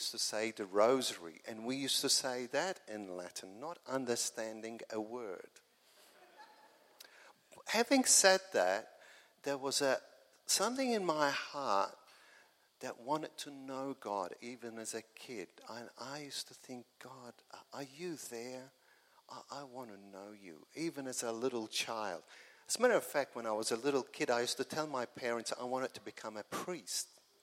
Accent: Malta; born there; I was born in Malta, which is a small island in the Mediterranean. I grew up in practicing the Catholic faith.

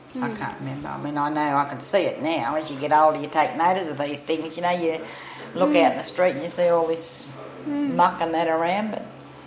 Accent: Helensburgh, New South Wales, Australia; We grew up in Helensburg where there were only whites, and I was a little bit funny about it. I knew that I had Aboriginal, I was an Aboriginal then

